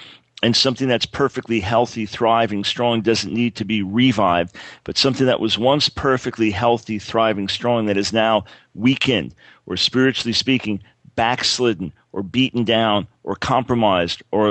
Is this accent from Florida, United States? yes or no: no; Long Island, New York, United States; moved away as an adult; now in Maryland, United States; my wife and I, when we got married, we were both now from Long Island background. That's where we grew up in the Lord together. Then we moved from there to Maryland, a little bit north of D.C.